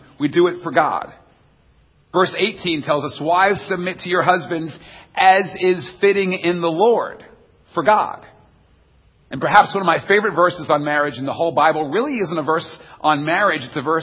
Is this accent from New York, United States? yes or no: yes; New York, United States; I grew up in New York. I grew up in a very Italian family in New York.